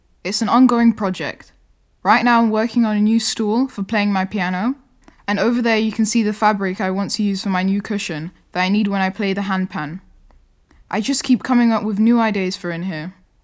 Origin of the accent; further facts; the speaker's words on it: Trinidad & Tobago; I think I was very lucky, in that I came from Trinidad and Tobago. So when I was younger, there was a lot of music around me, all the time.